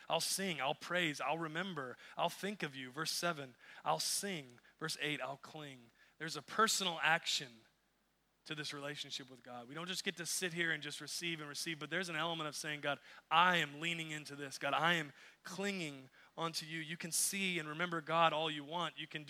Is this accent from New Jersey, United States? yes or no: no; Texas, United States; We're from Texas, right, where it is hot.